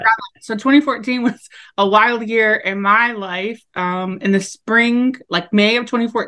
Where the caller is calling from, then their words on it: Detroit, Michigan, United States; I'm coming to you from Detroit, Michigan.